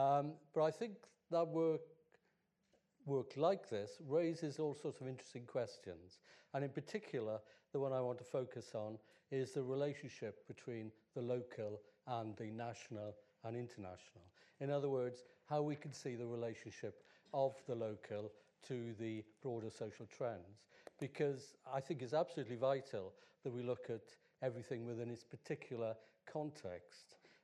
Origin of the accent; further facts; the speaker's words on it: Wales, United Kingdom; I was born in South Wales, in a mining village in South Wales. So my first experience of queer life was as an adolescent in the valleys.